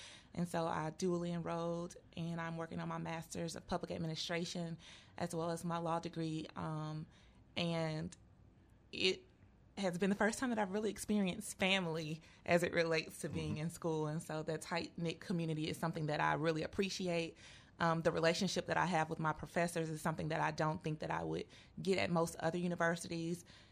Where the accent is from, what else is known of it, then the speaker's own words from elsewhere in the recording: Monroe, Louisiana, United States; I am from Monroe, Louisiana.